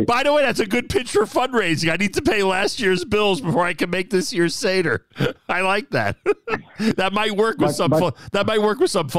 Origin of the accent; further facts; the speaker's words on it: Irvington, New Jersey, United States; born there; I was born in Irvington General Hospital.